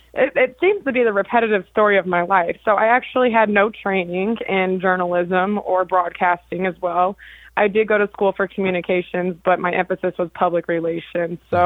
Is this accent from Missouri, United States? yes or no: yes; St. Louis, Missouri, United States; I'm from St. Louis, you know, and a lot of these people who watch our station, they know me. They've watched me grow up